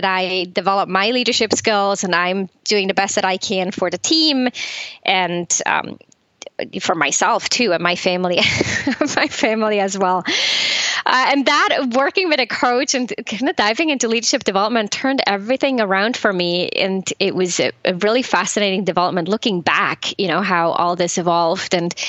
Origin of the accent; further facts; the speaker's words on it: Switzerland; I was born and raised in Switzerland, and like this good Swiss person, I guess, I studied finance.